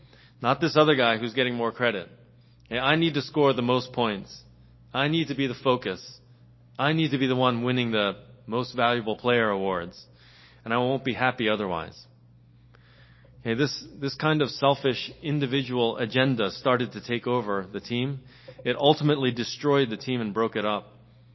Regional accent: Philadelphia, Pennsylvania, United States; now in California, United States; I'm from Philly, so I got kind of divided interest there

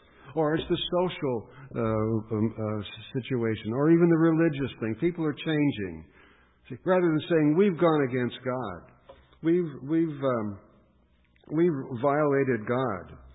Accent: United States; it's hard for me to say this as an American and as a believer.

